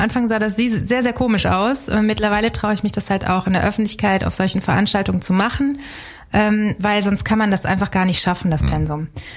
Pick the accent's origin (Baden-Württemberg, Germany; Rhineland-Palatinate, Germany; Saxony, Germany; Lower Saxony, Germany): Rhineland-Palatinate, Germany; Linz am Rhein; born there; Ich komme ja aus Linz am Rhein gebürtig, das ist da, wo die A in den Rhein mündet. Genau, Mittelrhein liegen wir mittendrin im Anbaugebiet